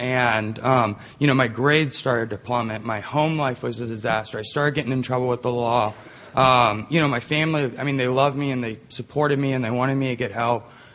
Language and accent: English; Georgia, United States; And I'm from Georgia, by the way. Everybody's repped there where they're from. So, yeah, I'm from here. Welcome. But I was born and raised here